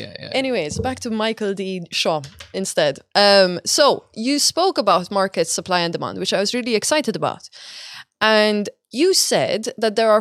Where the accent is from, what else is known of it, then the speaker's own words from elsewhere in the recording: Malta; I'm from Malta.